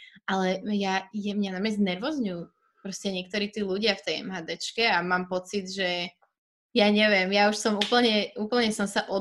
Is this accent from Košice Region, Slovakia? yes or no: no; Devínska Nová Ves, Bratislava Region, Slovakia; Ja som z Devinskej inak pôvodne, ale teda tu som sa nasťahovala k môjmu mužovi do Karlovky